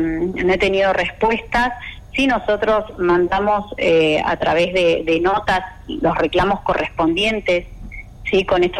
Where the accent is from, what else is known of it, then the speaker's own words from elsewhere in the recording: Río Grande, Tierra del Fuego, Argentina; como ciudadana y siendo que soy de acá de Río Grande